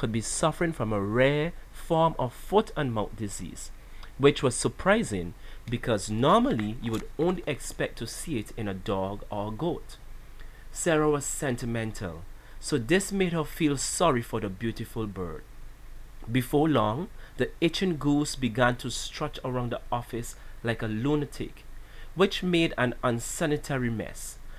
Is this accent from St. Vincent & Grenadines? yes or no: yes; St. Vincent & Grenadines; Okay, so I am from St. Vincent and the Grenadines, which consists of 32 islands and keys.